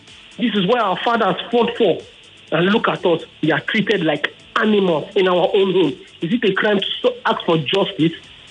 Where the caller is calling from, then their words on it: Isolo, Lagos, Nigeria; I'm calling from Isolo. First time caller ever.